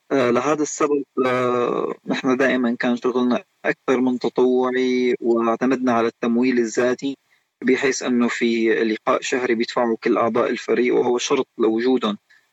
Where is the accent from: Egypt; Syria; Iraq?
Syria; أنا من المواطنين السوري اللي بهني نفسي إني كمواطن سوري